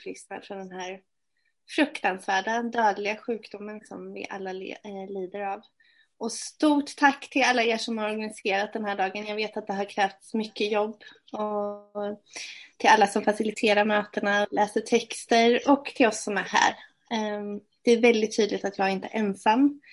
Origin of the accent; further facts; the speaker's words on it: Malmslätt, Östergötland, Sweden; samhälle som heter Malmslätt utanför Linköping. Mina föräldrar skilde sig när jag var 8. Och så växte jag upp med min 3-årige syster och min mamma.